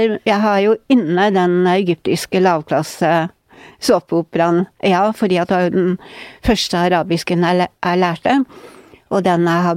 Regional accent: Northern Norway, Norway; now in Oslo, Norway; Men å komme som nordlending til Oslo var jo ikke lett, for det var jo på et tidspunkt, jeg kom jo vel hit I 65 var det vel

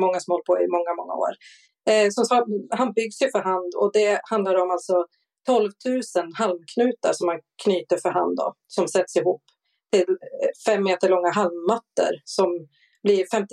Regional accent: Gävle, Gävleborg County, Sweden; Jag är ju Gävlebo och har alltid backat bocken, som vi brukar säga.

